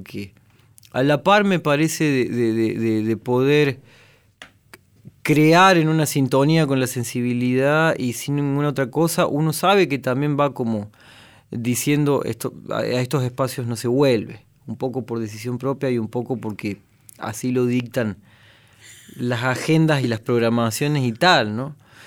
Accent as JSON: {"language": "Spanish", "region": "Córdoba", "country": "Argentina", "said": "yo vengo de Córdoba, ¿sí?"}